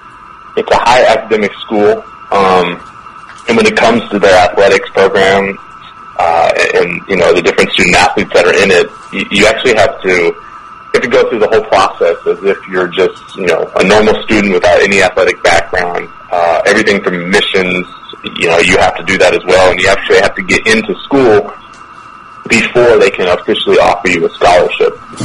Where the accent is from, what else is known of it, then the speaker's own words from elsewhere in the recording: Los Angeles, California, United States; So I'm from Los Angeles. I grew up a huge Lakers fan